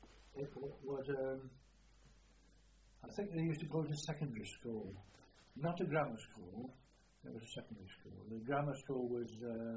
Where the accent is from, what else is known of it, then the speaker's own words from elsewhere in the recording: Nottingham, East Midlands, United Kingdom; born there; Yes, I was born in Nottingham, in Spalding Road in Nottingham, on the 6th of November 1919.